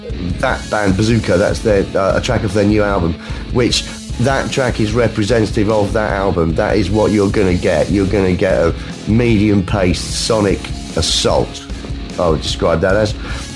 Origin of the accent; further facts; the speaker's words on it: England, United Kingdom; So for me, St. George's Day is not just about being English, it's about embracing the world.